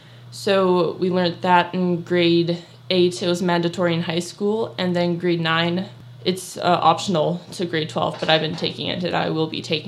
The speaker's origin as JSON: {"language": "English", "town": "Oliver", "region": "British Columbia", "country": "Canada", "tie": "born or raised there", "said": "I'm 15 years old and I'm from Oliver, and I've been living in the Okanagan for my whole life. And our family language is English"}